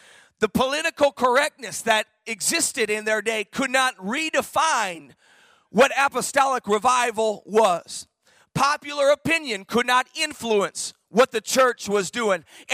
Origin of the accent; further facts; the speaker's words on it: Michigan, United States; and I was born and raised in Michigan, so I don't know what they call them here, but in Michigan, we had these things called assemblies.